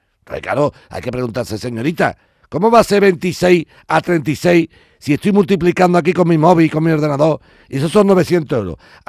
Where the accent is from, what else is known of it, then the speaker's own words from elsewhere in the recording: Andalusia, Spain; Es que yo quiero espabilar a mi pueblo andaluz, ¿entiéndeme?